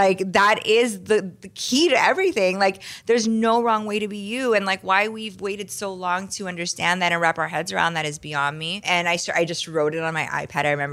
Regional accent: Miami, Florida, United States; now in California, United States; And, you know, I grew up in Miami. I grew up with a family of really strong women who are, you know, doctors and lawyers and just really unapologetic.

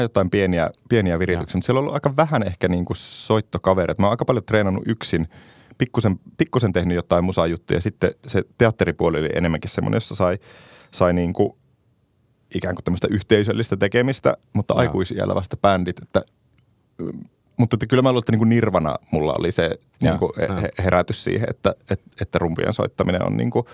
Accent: Ristijärvi, Kainuu, Finland; Mä oon Kainuusta Ristijärveltä kotosi

